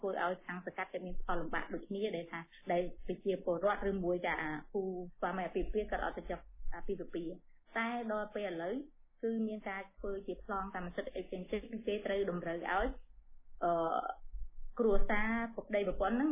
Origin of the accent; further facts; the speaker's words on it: Siem Reap, Cambodia; ដូចជាខ្ញុំអ្នកសៀមរាបដែរ